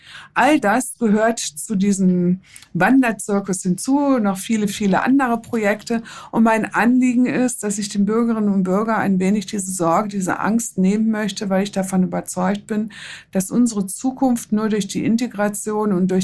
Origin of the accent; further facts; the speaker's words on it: Hesse, Germany; in meiner Heimat Waldeck in Gorbach